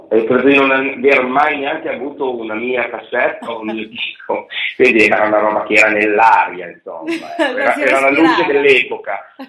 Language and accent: Italian; Piedmont, Italy; also born or lived in Genoa; siamo piemontesi, insomma, io sono un po' così, sono nato a Genova, insomma, vivo in Piemonte da tutta la vita.